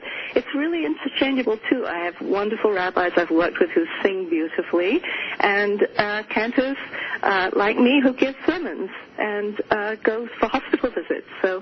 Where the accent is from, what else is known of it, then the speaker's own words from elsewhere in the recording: England, United Kingdom; moved away; also born or lived in Boston, United States; I was raised in England. I was actually born in this country, in Boston, Massachusetts, and my father died when I was 6 months old. My mother is British, and so she took me back to her family in England, and I was raised in England.